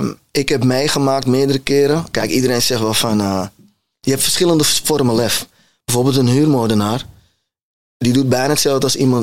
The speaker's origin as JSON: {"language": "Dutch", "country": "Netherlands", "tie": "born or raised there", "said": "En ik groeide op in Nederland tussen tuig."}